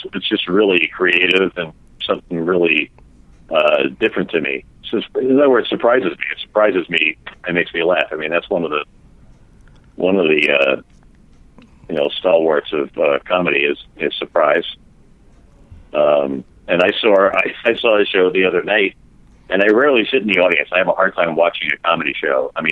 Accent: New York, United States; also born or lived in Queens; Yeah, I'm from New York. I was born in Queens, grew up on Long Island, and went to college in upstate New York.

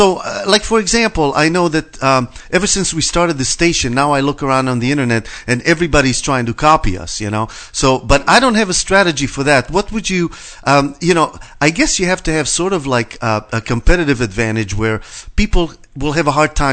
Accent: Israel; I'm from Israel, absolutely.

